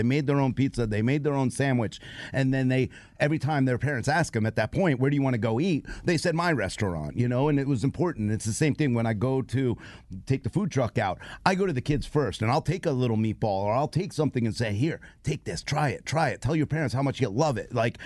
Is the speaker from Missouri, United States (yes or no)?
no; New York, United States; The other good thing is I'm Italian and I'm from New York.